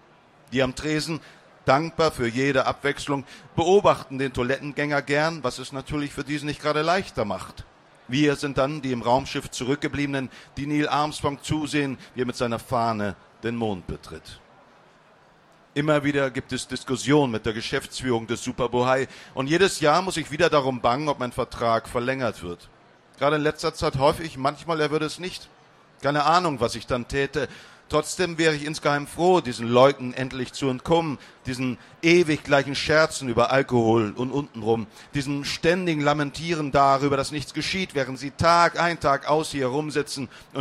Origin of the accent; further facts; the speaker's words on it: Langenhagen, Lower Saxony, Germany; ich komme aus Langenhagen, da ist nicht sonderlich viel passiert.